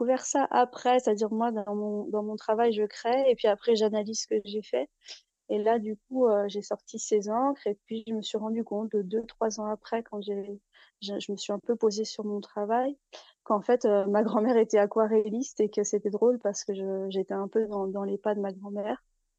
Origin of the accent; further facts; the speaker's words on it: Provence-Alpes-Côte d'Azur, France; born there; j'ai été amenée à travailler là où je suis née, donc dans les Hautes-Alpes